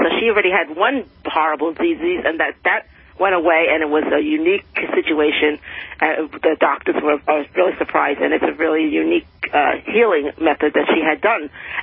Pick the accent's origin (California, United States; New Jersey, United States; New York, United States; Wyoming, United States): New York, United States; Flushing; I'm from Flushing. I'm in Queens County.